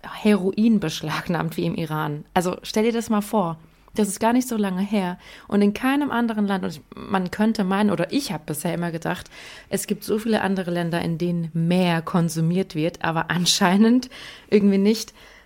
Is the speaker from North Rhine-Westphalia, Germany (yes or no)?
no; Hesse, Germany; hier in Deutschland, ich komme aus Hessen, in der Nähe von Frankfurt.